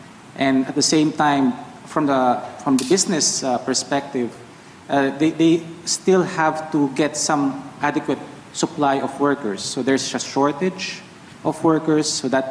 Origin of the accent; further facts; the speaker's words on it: Philippines; from the Philippines.